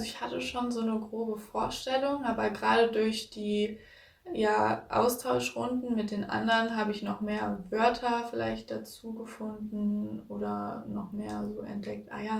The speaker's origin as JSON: {"language": "German", "town": "Strasbourg", "region": "Grand Est", "country": "France", "said": "Ich bin 17 Jahre alt und ich komme aus Straßburg."}